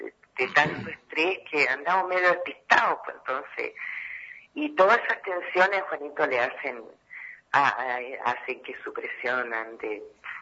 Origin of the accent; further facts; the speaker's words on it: Magallanes and Chilean Antarctica, Chile; además somos magallánicos, acostumbrados a una vida tranquila